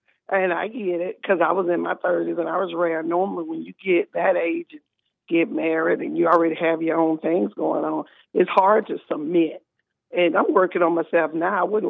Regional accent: Alabama, United States; but I'm from originally from Alabama

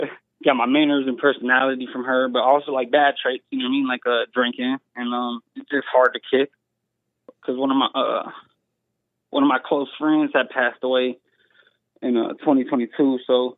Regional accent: Florida, United States; Sorry, I'm from Florida originally, so I kind of got like a little accent.

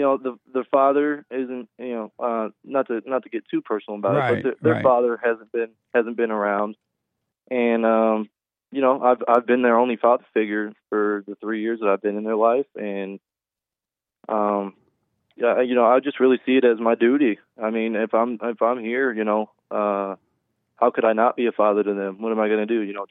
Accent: Illinois, United States; And as a 23-year-old, I can tell you, growing up in America, especially in a state like Illinois, it's so degenerate.

